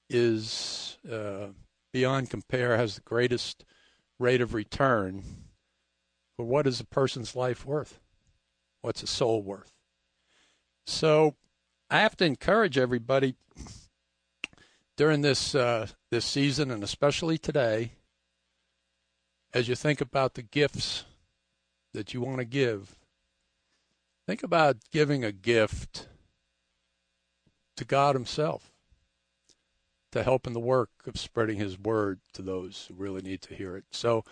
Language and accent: English; New York City, New York, United States; also born or lived in Denver, United States / Aurora, United States; I grew up in Central Bronx, a place called Park Chester. Went to Evander Childs High School on Gun Hill Road. And I was a lifeguard at Orchard Beach, so I am definitely a New Yorker.